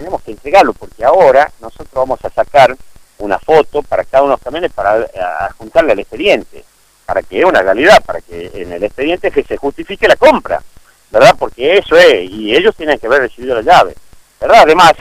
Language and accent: Spanish; Tucumán, Argentina; Yo, como tucumano